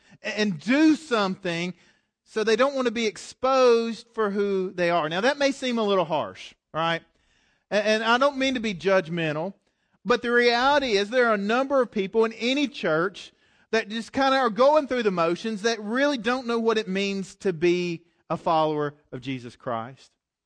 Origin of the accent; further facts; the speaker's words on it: Galax, Virginia, United States; And growing up in Galax, you're around it, but I really wasn't part of it.